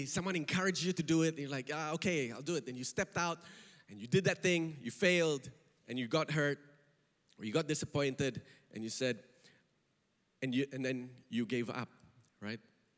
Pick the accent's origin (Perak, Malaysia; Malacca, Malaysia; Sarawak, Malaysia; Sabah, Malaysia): Sarawak, Malaysia; Kuching; I'm from Kuching, but I haven't spent time in Kuching for extended periods for maybe 12 years or so. That's when I left. My family moved to Miri, so every time I go back to Sarawak, I'm going to Miri.